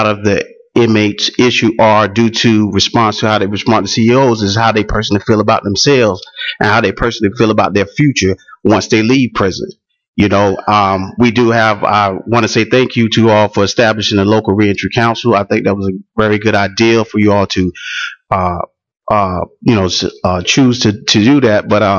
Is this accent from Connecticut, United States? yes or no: no; Hertford, North Carolina, United States; I am born and raised in Pequimis County, North Carolina, Hereford.